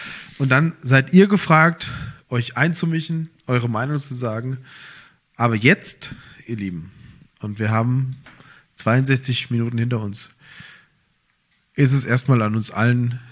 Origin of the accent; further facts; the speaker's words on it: Rodgau, Hesse, Germany; Rottgau ist meine Heimat und hier fühle ich mich wohl